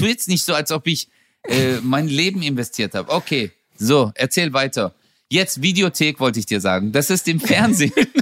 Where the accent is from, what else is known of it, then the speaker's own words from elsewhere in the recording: Gelsenkirchen, North Rhine-Westphalia, Germany; Ich komme aus Gelsenkirchen. Ich hatte ein richtig hartes Leben.